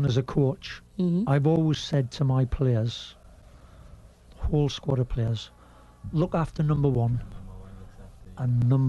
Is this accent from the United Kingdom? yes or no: yes; England, United Kingdom; now in Trinidad and Tobago; So that was me as an Englishman bending, because I'm living here now.